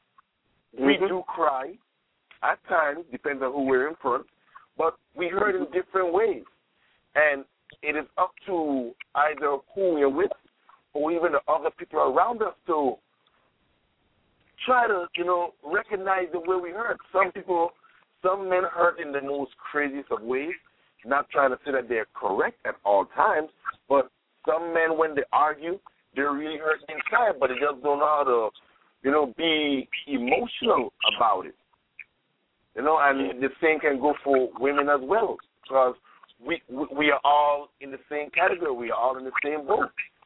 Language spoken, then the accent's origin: English; St. Thomas, U.S. Virgin Islands; I'm from St. Thomas, U.S. Virgin Islands.